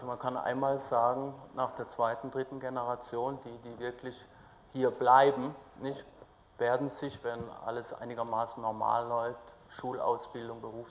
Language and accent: German; Mannheim, Baden-Württemberg, Germany; Ich komme aus Mannheim, es liegt einigermaßen in der Mitte.